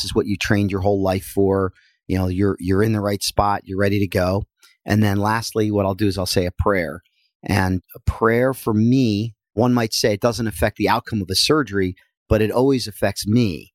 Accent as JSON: {"language": "English", "region": "New Jersey", "country": "United States", "said": "Well, I am from Northern New Jersey, and I took up wrestling as a young boy"}